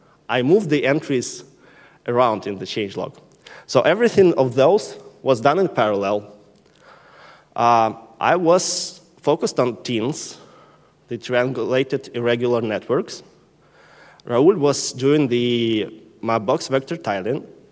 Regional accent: Minsk, Belarus; I'm from Minsk. I'm a PostGIS committer.

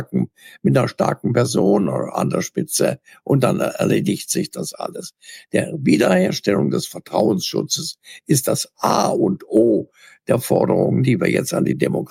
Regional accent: Dresden, Saxony, Germany; in meiner Heimatstadt Dresden

